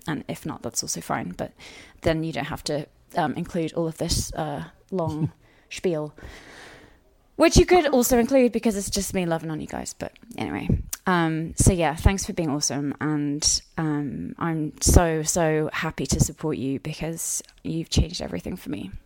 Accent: United Kingdom; I mean, I'm British, so, you know, we're super, super prudy about everything.

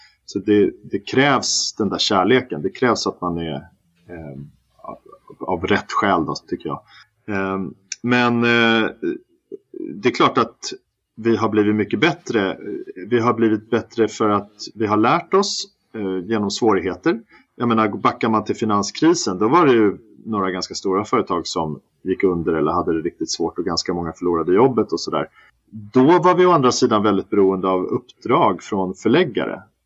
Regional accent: Stockholm, Stockholm County, Sweden; also born or lived in Malmö; Jag är ju stockholmare som alla hör, men jag bodde ju 3 år i Malmö.

